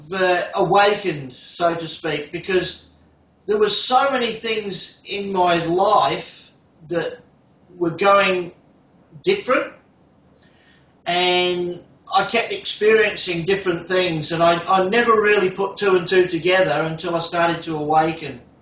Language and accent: English; England, United Kingdom; now in Adelaide, Australia; And I guess being English myself, I resonated with him. I saw him here in Adelaide.